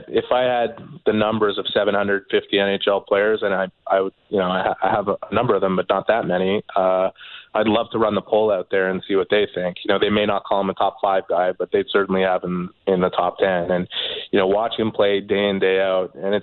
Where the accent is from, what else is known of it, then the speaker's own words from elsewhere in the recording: Montreal, Quebec, Canada; born and raised in Montreal, that grew up despising the Toronto Maple Leafs